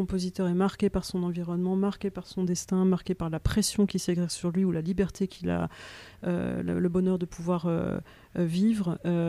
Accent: France

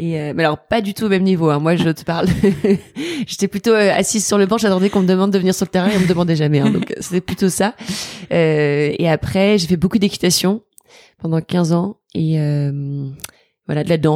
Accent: Toulouse, Occitanie, France; also born or lived in Maisons-Laffitte; J'ai grandi à Toulouse. Toujours grandi à Toulouse, et ma famille vient de Lille à l'origine. Donc tous mes cousins, mes grands-parents, enfin tout le monde est à Lille. Mais on a bougé pour le boulot de mon père quand moi j'avais 1 an, je pense. Et donc j'ai toujours vécu à Toulouse

